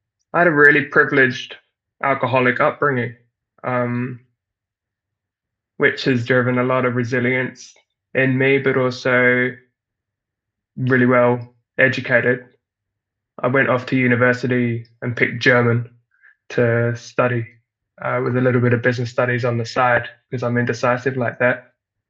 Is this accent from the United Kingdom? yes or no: yes; Ipswich, East of England, United Kingdom; accent: Kiwi; moved away as an adult; now in Auckland, New Zealand; But they were on the other side of the planet in Auckland, New Zealand. And I'm from Ipswich, in England, although my accent is very Kiwi now, having lived here for the last 6 years.